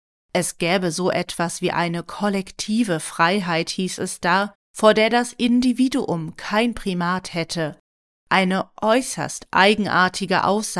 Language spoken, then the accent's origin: German; Austria; Es gibt ja wenig, worauf man als Österreicher so stolz sein kann